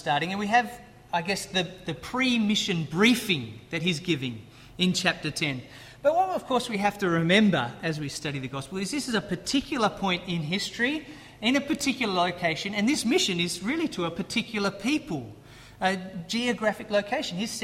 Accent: Australia; If you hadn't picked up my accent, I'm from Australia originally.

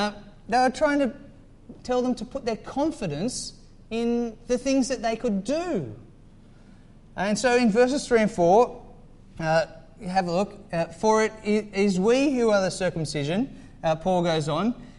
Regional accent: Sydney, New South Wales, Australia; now in Little Shelford, United Kingdom; I'm from Little Shelford this morning, but before that, from Sydney.

